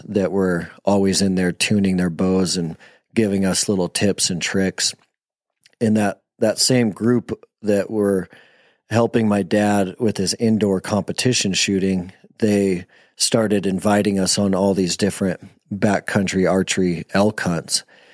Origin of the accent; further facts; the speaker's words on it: Montana, United States; But I'm a Montana kid. I was born and raised in Montana, and my family, I had a ton of uncles.